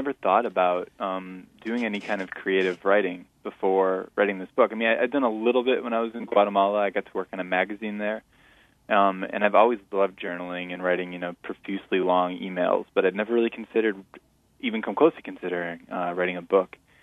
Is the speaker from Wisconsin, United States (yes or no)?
yes; Conover, Wisconsin, United States; My hometown is, well, I actually, Conover is the street address, but I kind of live between three small towns up there.